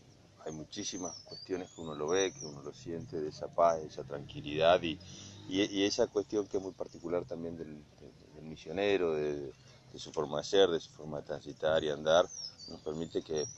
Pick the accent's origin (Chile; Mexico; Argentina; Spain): Argentina; la enorme alegría primero como argentino del hecho de votar, de elegir